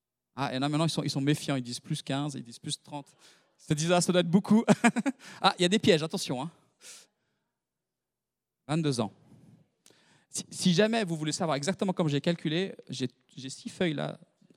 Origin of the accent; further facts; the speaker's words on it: Switzerland; Ça, c'est bien quand on est Suisse. On prend notre temps.